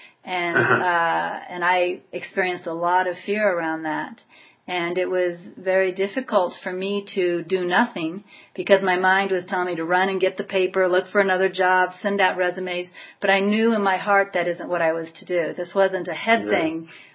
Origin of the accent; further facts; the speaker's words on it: Kansas, United States; You know, I was raised in Kansas.